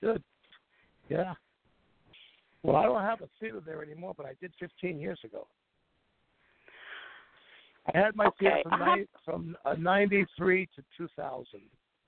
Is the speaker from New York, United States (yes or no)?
yes; Manhattan, New York, United States; also born or lived in Brooklyn / Bronx / New Jersey; I was brought up in Chelsea, 21st Street.